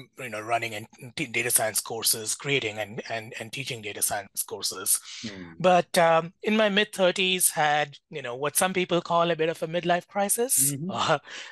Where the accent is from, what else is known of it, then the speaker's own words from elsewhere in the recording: Mumbai, Maharashtra, India; I grew up in Mumbai, which was Bombay then.